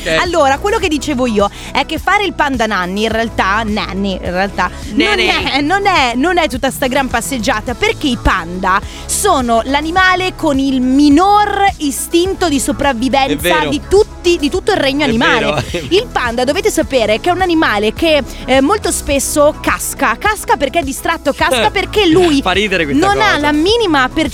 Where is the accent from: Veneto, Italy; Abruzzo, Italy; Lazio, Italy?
Veneto, Italy; Treviso; visto che io sono di Treviso